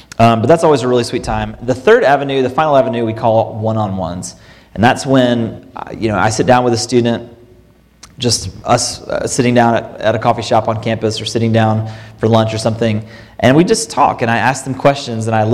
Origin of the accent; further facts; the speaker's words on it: Martin, Tennessee, United States; But I am from West Tennessee, a little town called Martin, Tennessee.